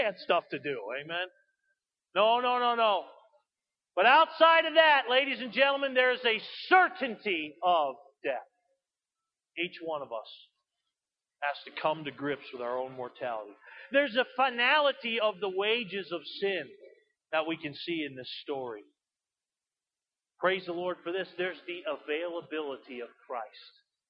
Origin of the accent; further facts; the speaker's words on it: East Coast, United States; I'm from the East Coast